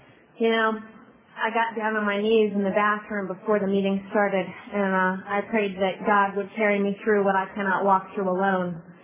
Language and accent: English; Washington, District of Columbia, United States; born there; I am from America. I was born in Washington, D.C. I came from an upper middle class family.